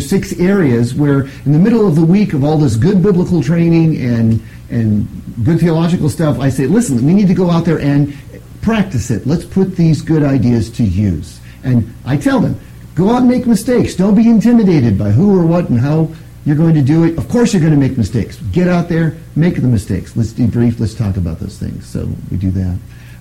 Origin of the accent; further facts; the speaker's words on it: United States; And whether I like it or not, as an American, I'm uncomfortable with status, right?